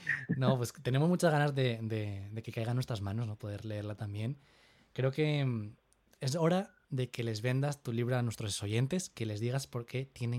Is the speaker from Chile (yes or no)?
no; Spain; now in Monterrey, Mexico; yo soy español, muchos ya lo sabéis